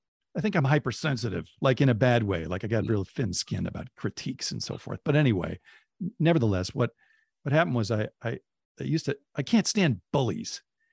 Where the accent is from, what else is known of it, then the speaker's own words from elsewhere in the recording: Oakland, California, United States; And I remember hearing once from a San Franciscan who heard I was from Oakland.